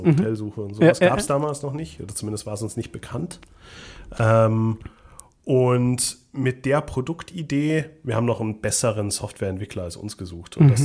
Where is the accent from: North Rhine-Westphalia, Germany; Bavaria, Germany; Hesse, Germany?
Bavaria, Germany; Munich; ich bin in München geboren und mhm. aufgewachsen. Meine Familie kommt aus einem ganz kleinen Dorf in Österreich.